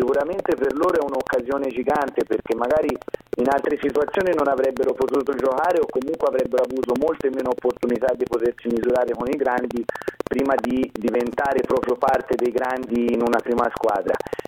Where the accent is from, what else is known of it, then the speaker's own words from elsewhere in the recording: Siena, Tuscany, Italy; Io sono di Siena e sono tifoso del Siena prima di tutto, ovviamente, perché è la mia città e mi sento senese assolutamente